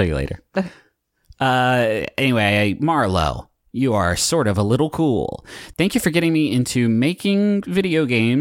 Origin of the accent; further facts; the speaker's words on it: Huntington, United States; And we grew up with one in Huntington.